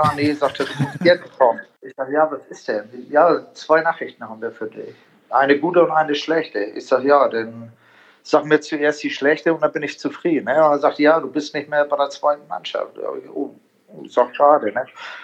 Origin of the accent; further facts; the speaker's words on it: Italy; ich bin ja auch ein Italiener